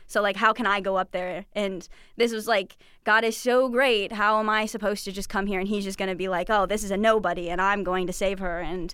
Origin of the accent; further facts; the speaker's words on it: Chesterton, Indiana, United States; So I'm from Chesterton, Indiana. It's like right off Lake Michigan, right underneath it.